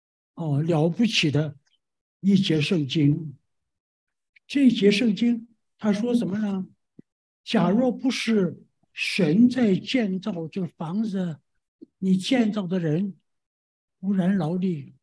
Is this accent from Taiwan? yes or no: yes; Taiwan; OK， 我是祖籍是山东，呀，后来我们就到了这个台湾去了，所以最后我从台湾来。我人生里头有很长的一段，因为我们信耶稣，就是我家里边都是信耶稣。